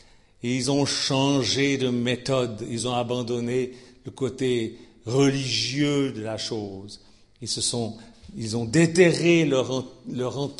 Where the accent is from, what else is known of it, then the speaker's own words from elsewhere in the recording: Switzerland; Chez nous, en Suisse, on dit, c'est la foi du charbonnier.